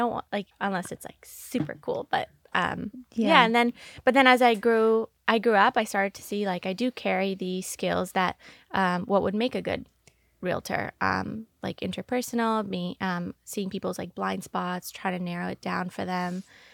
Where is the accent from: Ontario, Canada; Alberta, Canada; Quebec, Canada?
Ontario, Canada; Toronto; now in United States; I'm from Toronto, Canada.